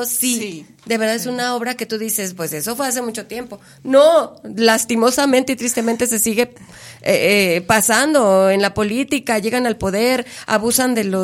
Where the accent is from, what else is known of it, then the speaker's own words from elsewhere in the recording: Luis Moya, Durango, Mexico; A mi pueblo, Luis Moya, Durango, se llama aquí por la carretera Torreón, y donde hay unas carnitas muy ricas.